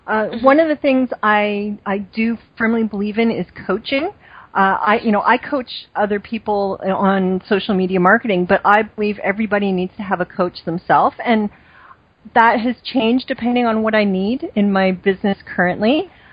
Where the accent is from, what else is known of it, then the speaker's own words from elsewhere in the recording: Canada; first of all, I'm Canadian, and, we're kind of, very, very demure and polite